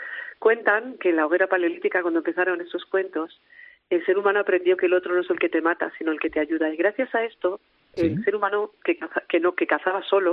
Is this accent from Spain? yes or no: yes; León, Castile and León, Spain; yo soy de León, soy leonesa